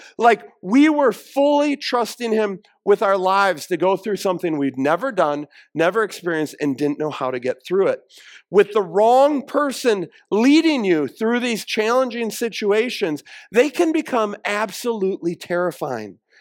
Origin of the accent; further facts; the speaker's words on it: Iowa, United States; None of us, we're from Iowa. We've never been through rapids